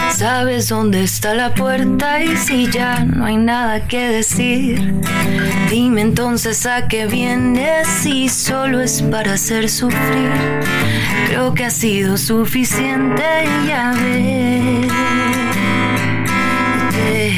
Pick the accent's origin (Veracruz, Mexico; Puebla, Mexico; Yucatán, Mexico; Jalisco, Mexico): Yucatán, Mexico; Mérida; now in Mexico City, Mexico; yo vengo ahorita de Mérida, donde habemos, ¿qué te gusta? 20 proyectos, metiéndole con mucha fuerza a esto, y me vengo a la Ciudad de México a vivir